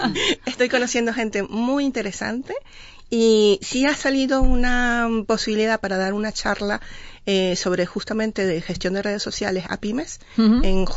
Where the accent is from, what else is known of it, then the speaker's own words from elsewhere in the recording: Venezuela; moved away as an adult; now in Spain; Tengo 15 años aquí en España, pero llegué en el 2002, soy abogada de formación. Y cuando llegué, bueno, trabajé en organismos públicos en Venezuela